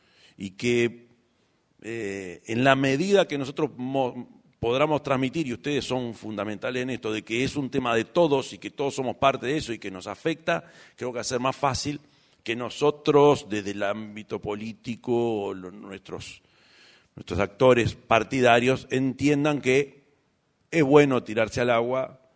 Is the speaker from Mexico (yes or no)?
no; Uruguay; Somos así los uruguayos también.